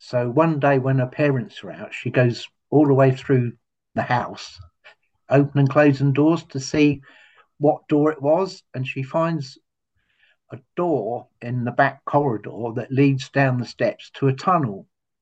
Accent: Lymington, South East England, United Kingdom; Well, I was born in Lymington, and my father was the local policeman.

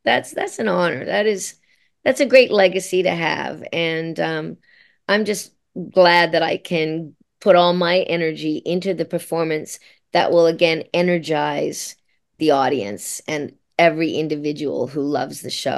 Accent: Australia; now in Canada; my life growing up in Australia, in the bush, in the outback in Australia, coming over to Canada, America, all around the world

